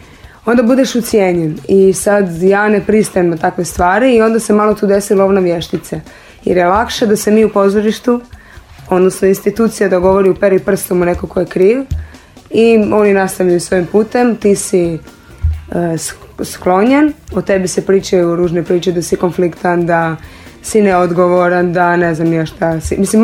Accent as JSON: {"language": "Croatian", "town": "Pula", "region": "Istria County", "country": "Croatia", "tie": "born or raised there", "said": "jer je Pula moj rodni grad, ovdje nekako prebivam povremeno."}